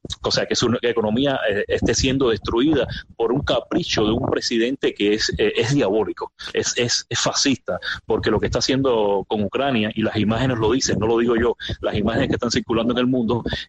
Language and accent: Spanish; Cuba; moved away as an adult; nosotros salimos de Cuba, íbamos con la pobreza extrema dentro de nuestra mente, 37 años sin haber salido de Cuba, que es la edad actual que tenemos